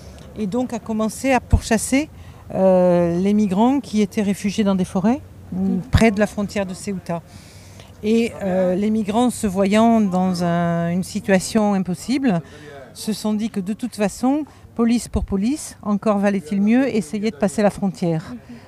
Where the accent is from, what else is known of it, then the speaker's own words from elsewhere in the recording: Morocco; Je viens du Maroc